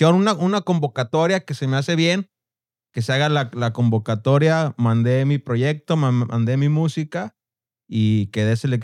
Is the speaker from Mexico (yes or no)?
yes; Guadalajara, Jalisco, Mexico; Fácil, en la época de mi adolescencia, ahí en Santa Tere, había más de 20 bandas ensayando.